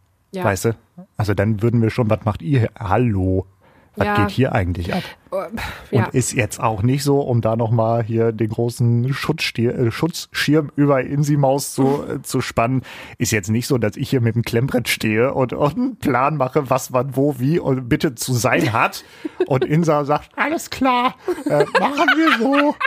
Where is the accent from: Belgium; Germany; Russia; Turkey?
Germany; Northern Germany; Ich bin Norddeutscher